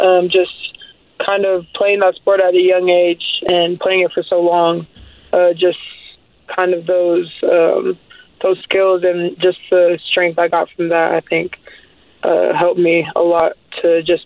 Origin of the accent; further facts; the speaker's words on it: Alaska, United States; Yeah, no, my family's we're outdoors all the time, and, yeah, Alaska's the perfect place for